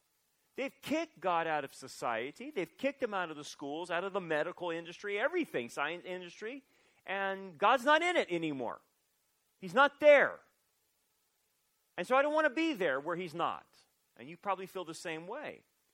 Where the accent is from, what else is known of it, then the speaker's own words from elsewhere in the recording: Delano, California, United States; I'm from Delano, so don't hold that against me.